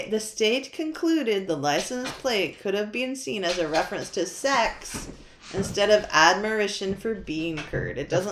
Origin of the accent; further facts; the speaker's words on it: New Hampshire, United States; I can't say that because I'm from New Hampshire.